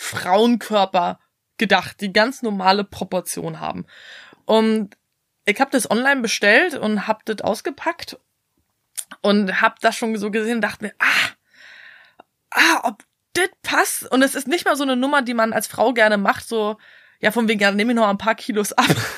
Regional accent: Bavaria, Germany; Ich komme ja aus Bayern und in Bayern sagt man auch Fasching

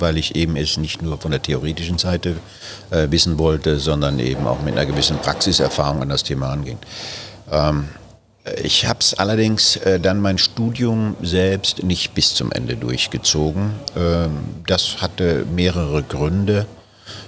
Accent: Baden-Württemberg, Germany; ich bin ja in Baden-Württemberg zur Schule gegangen, Baden-Württemberg aufgewachsen.

